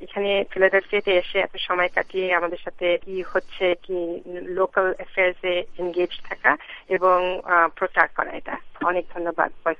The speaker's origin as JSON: {"language": "Bangla", "country": "Bangladesh", "said": "কারণ আমি বাংলাদেশের থেকে এসেছি এবং বাংলাদেশের কালচার বুঝি।"}